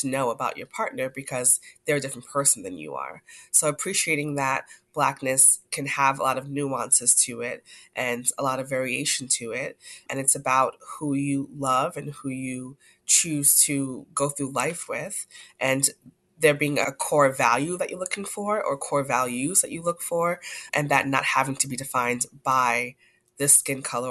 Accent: Jamaica; For example, I'm Jamaican. My husband is Black American. We've had to have a lot of conversations about our different cultures because they are very different

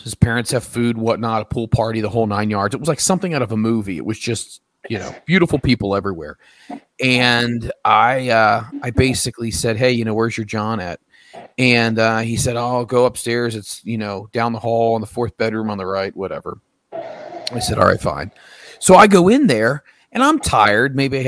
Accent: Philadelphia, Pennsylvania, United States; I tell you what, I'm from Philly.

